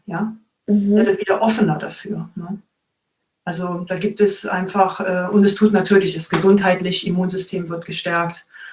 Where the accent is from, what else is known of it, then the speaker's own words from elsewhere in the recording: Cologne, North Rhine-Westphalia, Germany; now in Stuttgart, Germany; Ich komme tatsächlich aus Köln.